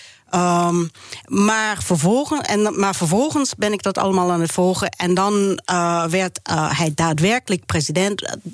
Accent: New Mexico, United States; Dutch is a second language; Nee, ik kom uit New Mexico.

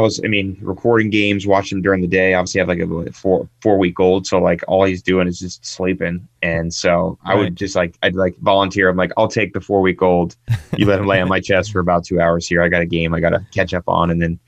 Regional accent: Ohio, United States; now I'm from Ohio, but I'm still pulling for the Maryland kids.

